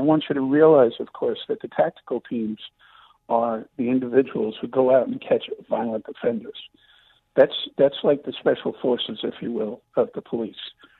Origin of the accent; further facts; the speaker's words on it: Bronx, New York, United States; So, Jim, you just lost me because I'm from the Bronx.